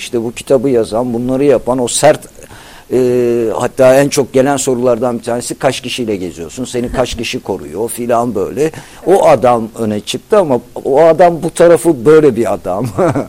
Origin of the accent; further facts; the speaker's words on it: Black Sea Region, Turkey; also born or lived in Kayseri; Çerkez damarı, işte Karadeniz'de yetişip Laz damarı, Kayserliyim falan böyle damarlar birleşince